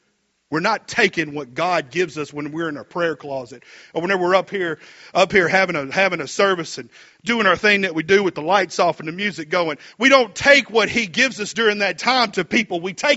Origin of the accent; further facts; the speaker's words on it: United States; So, for instance, I'm an American and I'm speaking in English.